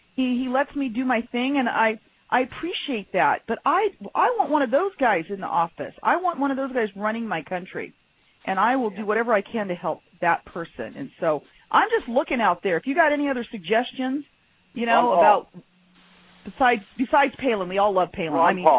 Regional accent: Houston, Texas, United States; I'm from Texas. I was born in Houston, Texas, and there's something about Texas you don't want to mess with.

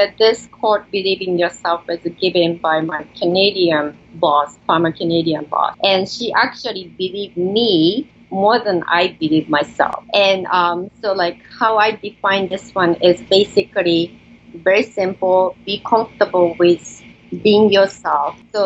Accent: Japan; now in United States; Yes, I was born and raised in Japan. And so I am Japanese, purebred, but half of my life in the state is so sort of like Japanese American.

